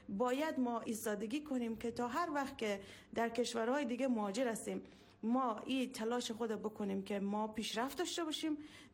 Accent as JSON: {"language": "Persian", "country": "Afghanistan", "said": "وقتی من مادر پنهان کنم که من افغانستانی هستم"}